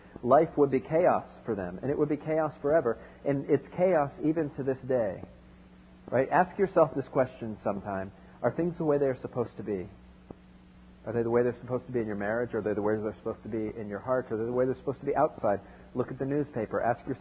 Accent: Florida, United States; I'm from South Florida. I used to surf growing up, believe it or not.

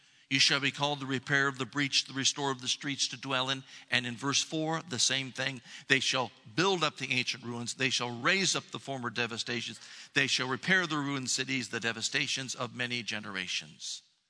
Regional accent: Columbus, Ohio, United States; who was perhaps the most famous minister ever to serve in Columbus, Ohio, my hometown.

